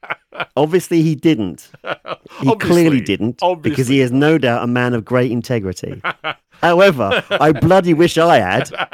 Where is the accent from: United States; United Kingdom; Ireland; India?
United Kingdom; England; But as an Englishman, you're just like, this game is breaking my brain.